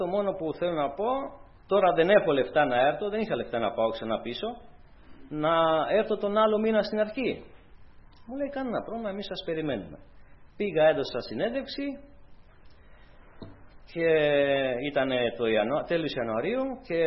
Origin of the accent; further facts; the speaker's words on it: Romania; now in Greece; όταν πάω στη Ρουμανία, που εκεί γεννήθηκε και είναι η πατρίδα μου. Εγώ λέω, η πατρίδα μου είναι εδώ πέρα στην Ελλάδα.